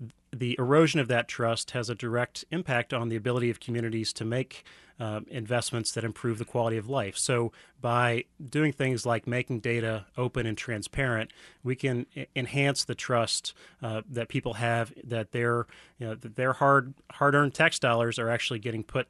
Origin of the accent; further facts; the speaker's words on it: Virginia, United States; So I said I'm from Virginia